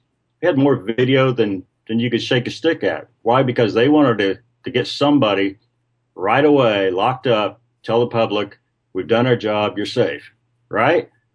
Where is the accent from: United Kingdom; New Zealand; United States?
United States; Oklahoma; now in St. Louis, United States; I'm from Oklahoma. I don't live there now. I live in St. Louis.